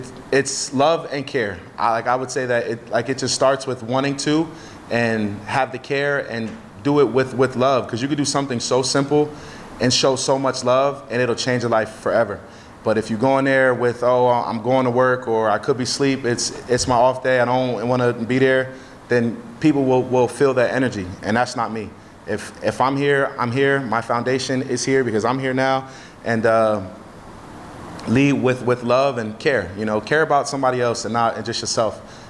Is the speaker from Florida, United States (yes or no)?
no; New Jersey, United States; Well, to keep it short, like, I'm from Jersey. So being from Jersey, I went through all four seasons as a kid and as an adult.